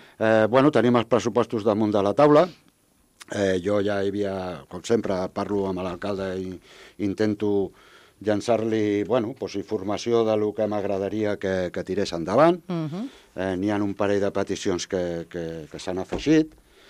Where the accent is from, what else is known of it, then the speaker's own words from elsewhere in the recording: Sant Feliu de Llobregat, Catalonia, Spain; Jo, que sóc de Sant Feliu de Llobregat, nascut allà, jo tindria al voltant de, no sé, 10, 11, 12 anys.